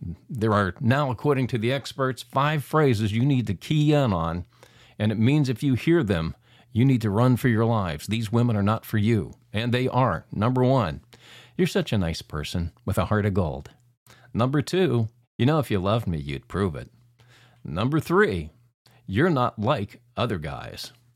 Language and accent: English; Pennsylvania, United States; now in Los Angeles, United States; Well, Jack, I guess you don't know that I grew up near Pittsburgh, close to where you're at in Mount Lebanon.